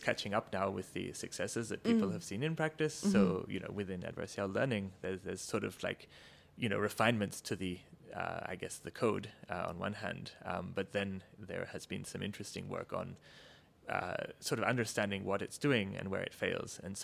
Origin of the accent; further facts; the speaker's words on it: Australia; also born or lived in Cambridge; I'm actually, my accent notwithstanding, Australian originally. So I did my undergrad in physics and in engineering at the Australian National University in Canberra.